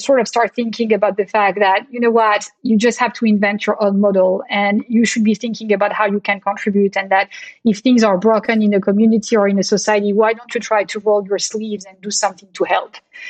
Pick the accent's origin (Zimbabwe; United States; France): France; So I grew up in France, as we've been discussing, right?